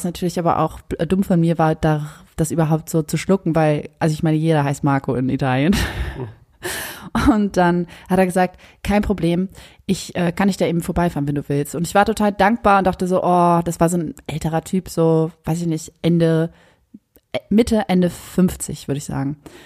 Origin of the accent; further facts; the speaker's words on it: Germany; moved away; ich komme aus Deutschland, Nähe von Hamburg.